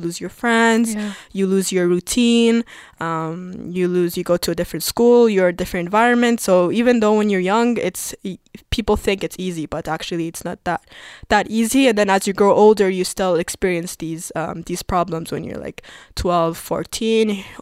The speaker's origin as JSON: {"language": "English", "country": "Qatar", "tie": "born there", "second_language": "English", "said": "I was born in Qatar. For all of you who are listening, Qatar is, I'm sure you guys know where it is, but for those who don't, it's basically in the Gulf, next to Dubai"}